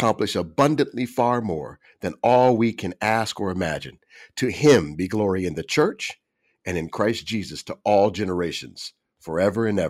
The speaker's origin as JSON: {"language": "English", "town": "Cincinnati", "region": "Ohio", "country": "United States", "said": "I'm a kid from Cincinnati. We were close by states."}